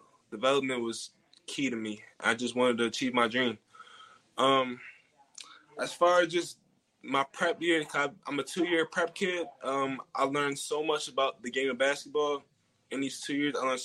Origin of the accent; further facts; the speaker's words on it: Pleasantville, New Jersey, United States; So I'm originally from Pleasantville, New Jersey. You know, East Coast, South Jersey area.